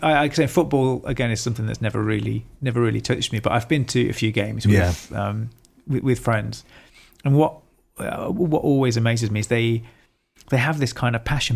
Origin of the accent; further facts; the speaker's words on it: East Midlands, United Kingdom; I think growing up near Donington Park helped and seeing that.